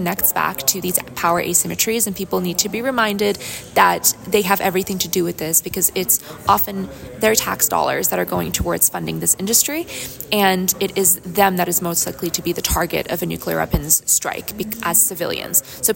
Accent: Toronto, Ontario, Canada; I'm here from Toronto, Ontario, Canada

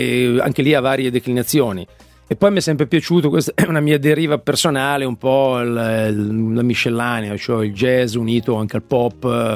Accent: Milan, Lombardy, Italy; io sono di Milano

